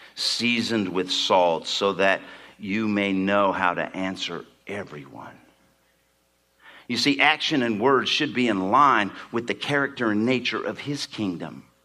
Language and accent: English; Ireland; I'm Irish.